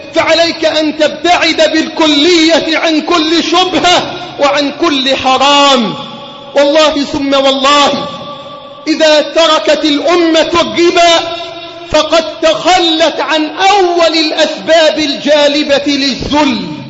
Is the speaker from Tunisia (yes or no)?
no; Egypt; اللهم احفظ بلدنا مصر من كل سوء وسائر بلاد